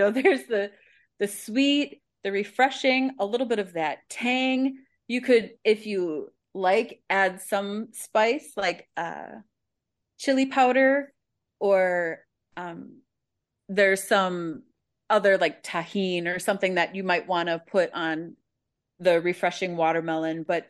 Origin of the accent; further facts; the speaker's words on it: Wisconsin, United States; I really like fresh herbs and cheese because I'm from Wisconsin, right?